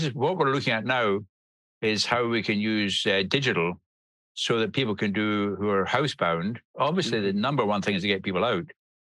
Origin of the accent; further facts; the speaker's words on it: Glasgow, Scotland, United Kingdom; I grew up in Glasgow before the Clean Air Act